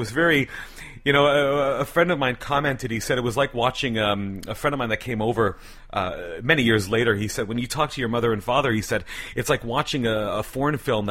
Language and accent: English; Montreal, Quebec, Canada; born there; I was born in Montreal. My dad emigrated to Canada in the late 1960s.